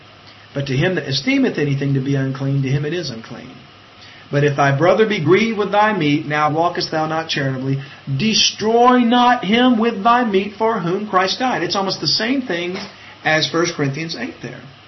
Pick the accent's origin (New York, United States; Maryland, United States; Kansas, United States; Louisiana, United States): Louisiana, United States; That's me. I'm a Cajun.